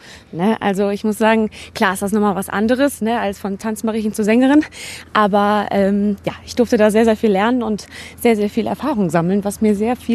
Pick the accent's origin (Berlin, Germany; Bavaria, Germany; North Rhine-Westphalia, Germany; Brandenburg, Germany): North Rhine-Westphalia, Germany; accent: Kölsch; first language Kölsch; Es ist meine Muttersprache. Meine Eltern zu Hause wird Kölsch gesprochen. Und wenn auch mal der Düvel los ist, dann wird auch Kölsch gesprochen. Ja, und daher, man ist mit den kölschen Songs aufgewachsen.